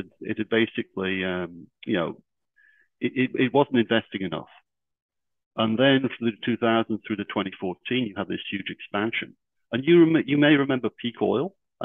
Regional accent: United Kingdom; I'm a Brit, and I'm an engineer by background

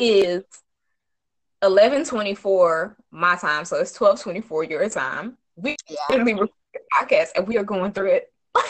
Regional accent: Texas, United States; I am from Texas.

